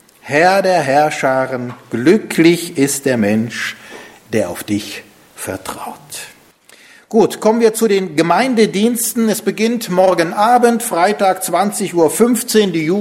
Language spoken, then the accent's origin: German; Germany; Ich muss gestehen, deshalb selbst ich als Deutscher noch nie gehört.